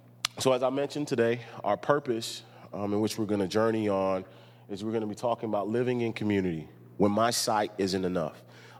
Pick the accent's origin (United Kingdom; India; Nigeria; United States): United States; Miami, Florida; As he said … I'm originally from Miami, Florida. Miami Gardens is what it's called now, right next to the Dolphin Stadium there.